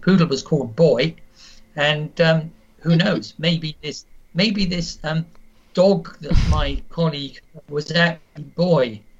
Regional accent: London, United Kingdom; I grew up in London

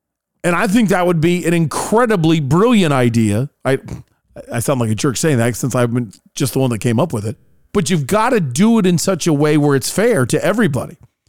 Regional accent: United States; It is the memories of growing up around the Big Red Machine and how good that team was. My father taking me to games, especially when he got home from work and we would rush down to Cincinnati. We lived an hour away

